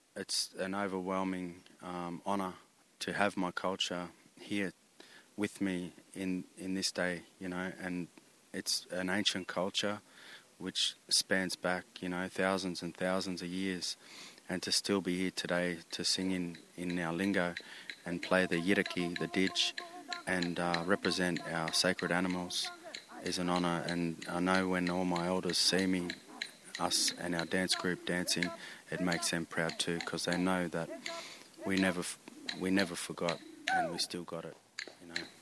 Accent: New South Wales, Australia; I'm from Minjimbul Gujingbara, Arakwal people, Bunjalung Nation, here on the east coast, Byron Bay to Tweed Heads.

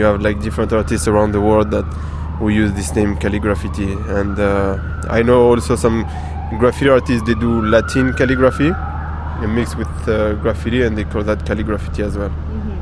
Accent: France; I grew up in France, and in the late 90s I discovered like the hip-hop culture

